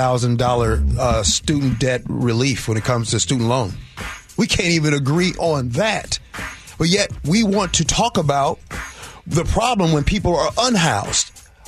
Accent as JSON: {"language": "English", "town": "Chicago", "region": "Illinois", "country": "United States", "said": "I'm from Chicago. My grandmother lived in Robert Taylor Homes. I know what that's like."}